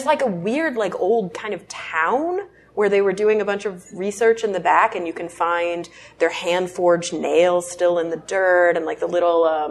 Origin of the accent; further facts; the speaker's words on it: Texas, United States; now in Los Angeles, United States; I mean, I've been to Arizona a bunch because I'm from Texas and I live in LA, in California.